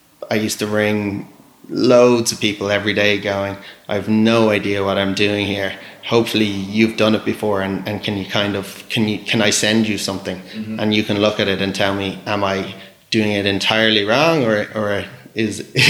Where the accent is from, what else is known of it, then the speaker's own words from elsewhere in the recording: New Zealand; born there; So out of PwC, I went to New Zealand. So I was born down in New Zealand